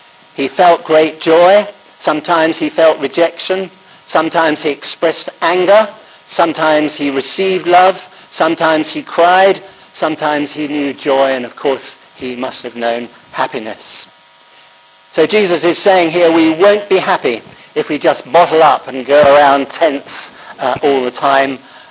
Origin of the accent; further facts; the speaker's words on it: United Kingdom; After all, we're British, we know most things.